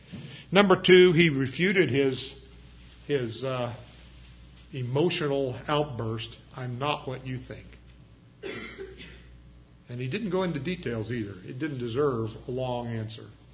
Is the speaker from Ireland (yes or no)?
yes; Ireland; So Paul didn't go Irish on him. I'm Irish, I can say that.